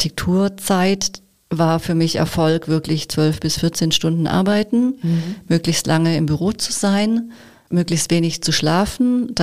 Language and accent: German; Baden-Württemberg, Germany; ich bin ja eigentlich Schwabe